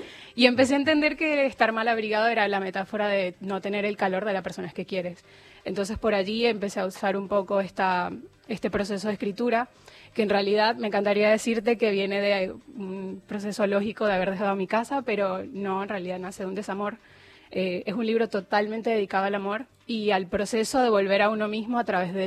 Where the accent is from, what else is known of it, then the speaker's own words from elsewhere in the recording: Puerto La Cruz, Anzoátegui, Venezuela; moved away; Yo soy de Puerto La Cruz, de la costa. Entonces, claro, en la costa es prácticamente ese... Extraño la playa todo el tiempo y está ese calorcito